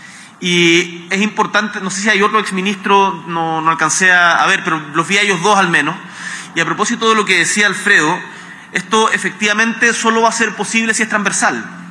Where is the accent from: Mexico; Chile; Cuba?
Chile; Nosotros ya no podemos decir vengo de Chile, un país pequeño, sino que somos un país mediano.